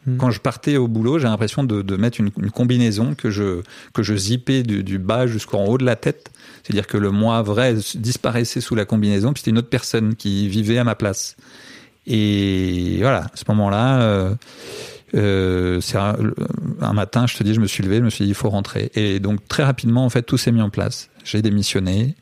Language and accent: French; France